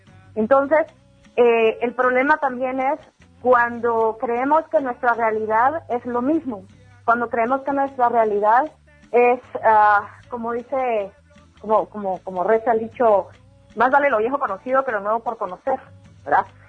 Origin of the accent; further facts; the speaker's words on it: Guatemala; todos somos guatemaltecos, sí, sí, todos somos guatemaltecos, pero hay diferentes pueblos dentro de este país, somos ricos en cultura, somos ricos en formas de vida